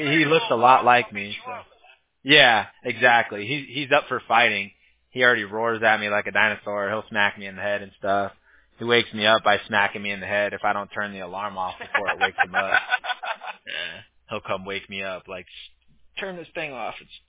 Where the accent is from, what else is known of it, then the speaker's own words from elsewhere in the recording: California, United States; California is crazy. It's like, it's a big melting pot. Like, I grew up around all different